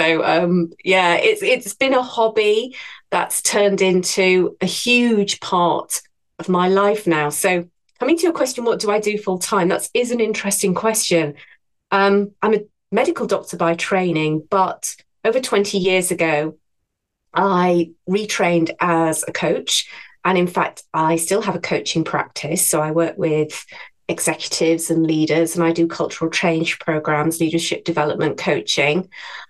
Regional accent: Yorkshire and the Humber, United Kingdom; So I grew up in North Yorkshire, which is a northern county in England.

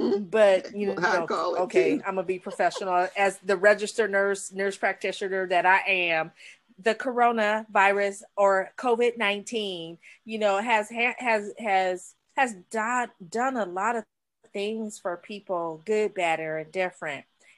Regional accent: California, United States; South, people think of us Californians as quite different.

